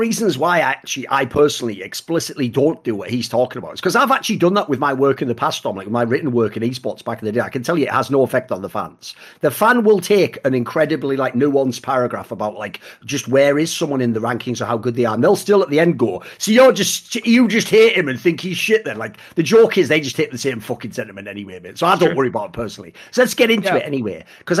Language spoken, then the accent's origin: English; England, United Kingdom; Like, I am from England. That's just who I am.